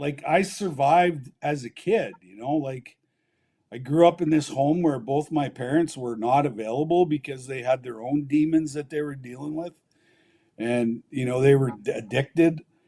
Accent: Canada; We went to practice with our ski shit on.

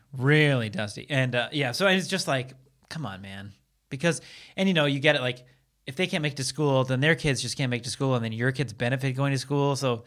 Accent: Seattle, Washington, United States; now in Los Angeles, United States; We know I'm from Seattle. So it's like the rain is coming.

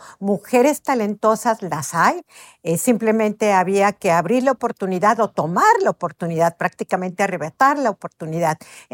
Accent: Mexico; estoy muy contenta que hoy haya una mujer presidente en mi país

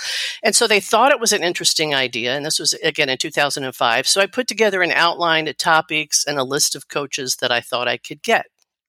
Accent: Missouri, United States; I grew up in Missouri, and I played on various high school teams in the late 60s and 70s, so that's giving away my age.

